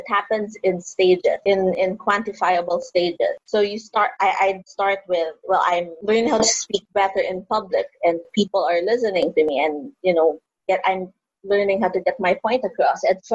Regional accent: Manila, Metro Manila, Philippines; as a teenager growing up in Manila.

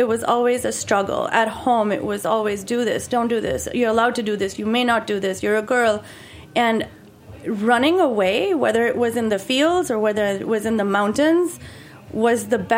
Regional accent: Mumbai, Maharashtra, India; I grew up in Bombay, which is, a big city. Lots of people, 21 million people, no farmland in sight.

